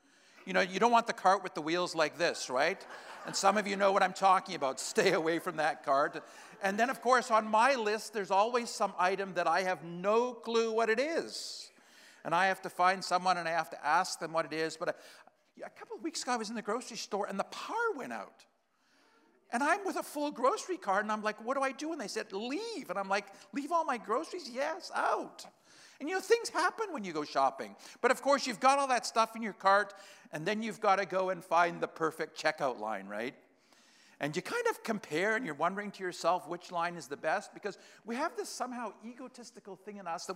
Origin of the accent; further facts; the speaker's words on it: KwaZulu-Natal, South Africa; born there; also born or lived in Swaziland; I am a child of Africa. I was born in Africa in a little place called Zululand in southern Africa. I lived for 12 years of my life in Swaziland.